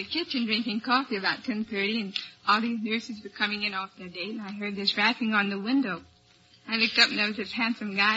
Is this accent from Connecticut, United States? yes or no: no; Plymouth, Massachusetts, United States; I'm from Plymouth, Massachusetts.